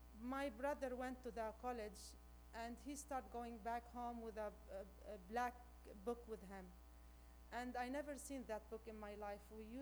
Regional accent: Sidon, South Governorate, Lebanon; I am Lebanese. I was raised in Sidon, Lebanon, to Maronite family.

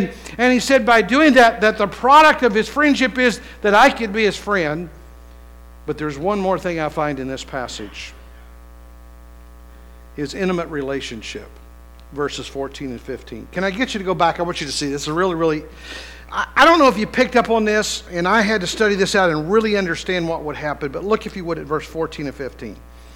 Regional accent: West Virginia, United States; You got to remember, I'm from West Virginia.

